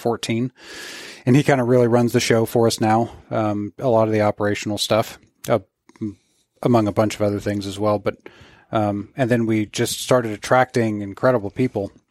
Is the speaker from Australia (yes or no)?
no; Florida, United States; And Florida.